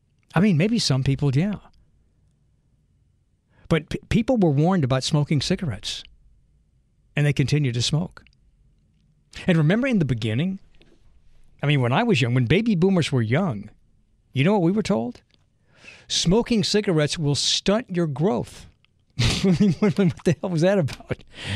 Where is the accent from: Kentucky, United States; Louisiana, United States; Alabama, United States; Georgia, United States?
Louisiana, United States; Metairie; And I remember as a kid growing up in Metairie, I think I remember this show coming on at 6:30 on Monday nights on Channel 6 here locally.